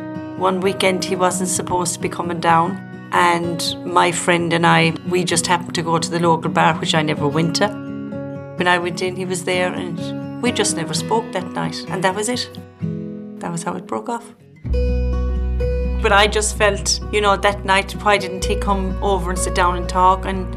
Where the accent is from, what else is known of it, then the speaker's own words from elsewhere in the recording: Listowel, Munster, Ireland; and I'm from Listowel.